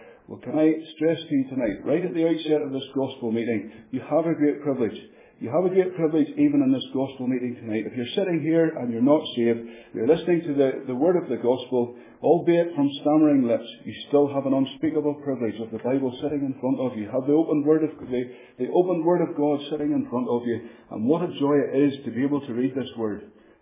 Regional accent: Northern Ireland, United Kingdom; now in Fife, United Kingdom; how I was born and brought up in Northern Ireland and how I've ended up to be in Fife. We have been here now we've lived in Fife for 3 years

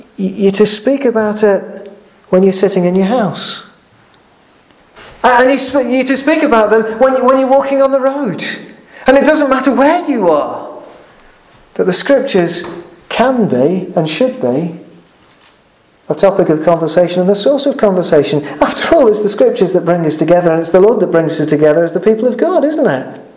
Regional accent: United Kingdom; You know, we're British, we talk about the weather.

